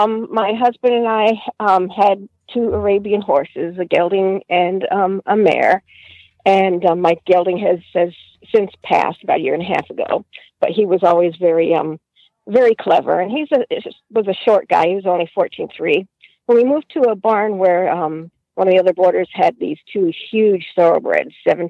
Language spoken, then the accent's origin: English; Syracuse, New York, United States; now in Florida, United States; No, the first couple of years that we lived down here, it was a little bit weird because we came from Syracuse, New York.